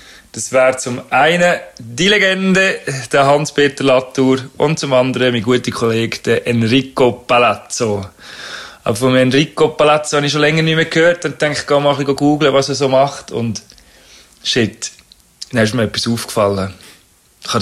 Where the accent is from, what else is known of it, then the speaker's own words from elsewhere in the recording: Lucerne, Switzerland; bin ich ja Luzerner, aber wohne seit 10 Jahre im schönen Kanton Bern und habe euren Dialekt sehr gern